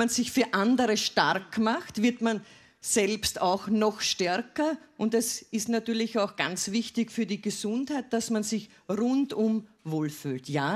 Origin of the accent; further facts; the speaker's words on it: Lower Austria, Austria; Familiensinn ist bei uns in Niederösterreich wichtig und natürlich auch mir persönlich.